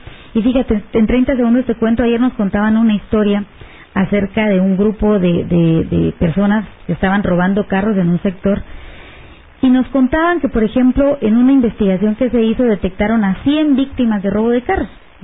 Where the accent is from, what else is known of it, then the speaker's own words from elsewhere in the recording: Guatemala; si nosotros como guatemaltecos no colaboramos, pues ¿cómo podemos querer un mejor país, verdad?